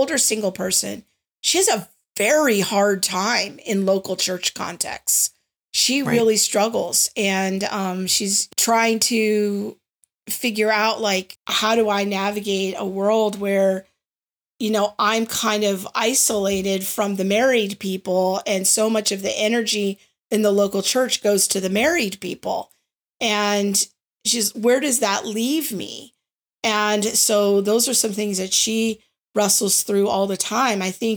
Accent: California, United States; me as an older, middle-aged white woman growing up in the Valley

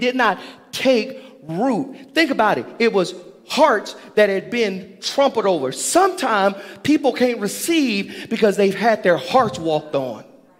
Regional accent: Littlefield, Texas, United States; Now, I'm from a small town. For you who don't know, I'm from Littlefield, Texas, 140 McCarty Street.

